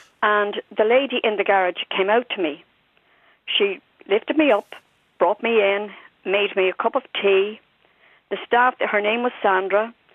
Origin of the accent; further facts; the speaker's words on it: Dublin, Leinster, Ireland; I'm from Ballyfermot